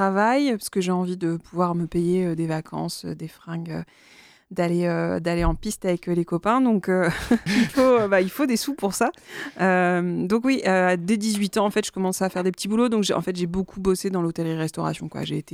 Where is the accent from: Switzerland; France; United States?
France; Quimper, Brittany; parce que je suis de Quimper.